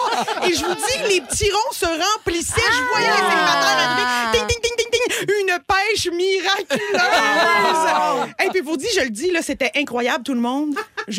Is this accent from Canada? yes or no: yes; Toronto, Ontario, Canada; j'ai grandi à Toronto.